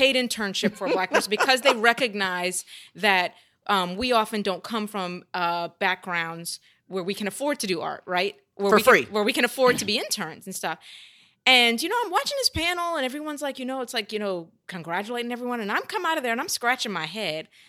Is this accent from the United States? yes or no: yes; Louisiana, United States; I came from Louisiana, knew very little about theater